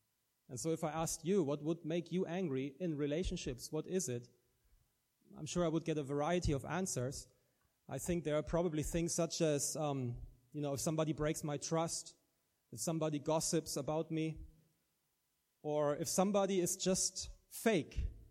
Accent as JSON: {"language": "English", "country": "Germany", "accent": "German-English", "second_language": "English", "said": "I'm from Germany originally, and I always say that because that's why my accent is neither Irish nor South African, like almost everybody in this church, except for a few Americans, maybe. I have a German-English accent."}